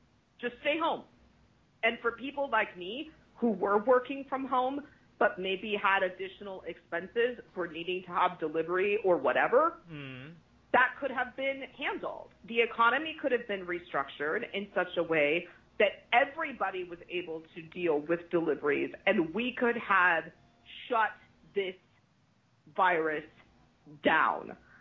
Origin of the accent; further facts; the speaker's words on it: Italy; now in United States; Because I'm from Italy.